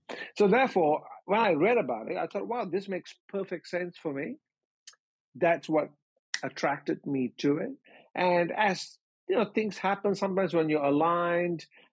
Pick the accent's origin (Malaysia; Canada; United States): Malaysia; I grew up in Malaysia. I am of Indian heritage, Indian ethnicity, brought up in Malaysia.